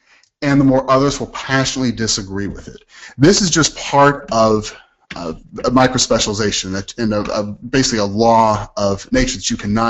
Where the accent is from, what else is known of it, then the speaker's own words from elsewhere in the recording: Texas, United States; but I'm from Texas, so I'm using steak as an example here.